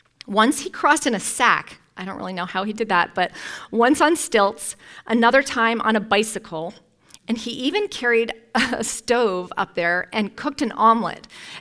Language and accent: English; Ontario, Canada; I grew up in Canada about an hour from Niagara Falls, and I have fond memories of visiting the falls.